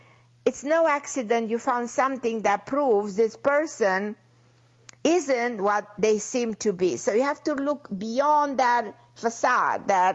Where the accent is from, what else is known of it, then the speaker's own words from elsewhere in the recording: Miami, Florida, United States; So excited to be back in my hometown of Miami after 20-something hours of flying from Europe.